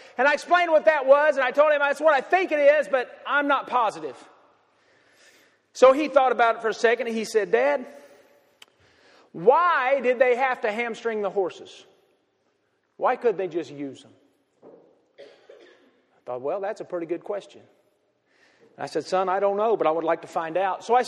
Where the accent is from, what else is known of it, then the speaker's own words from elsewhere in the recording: Kentucky, United States; I'm from Kentucky, and you don't even spell hawk that way there.